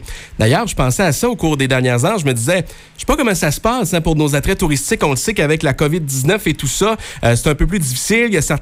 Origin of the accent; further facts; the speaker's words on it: Métabetchouan–Lac-à-la-Croix, Quebec, Canada; je suis originaire de Métabetchouan, la Calacroix.